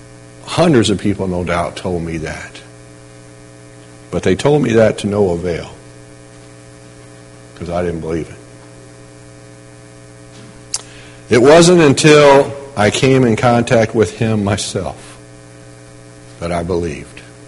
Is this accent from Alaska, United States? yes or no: no; Missouri, United States; Doesn't matter what state we celebrate Easter in. Doesn't matter that we're from Missouri.